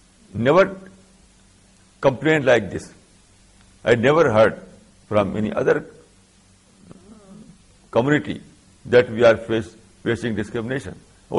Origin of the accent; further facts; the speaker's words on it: India; For example, I am Indian, so my nationhood is also Indian.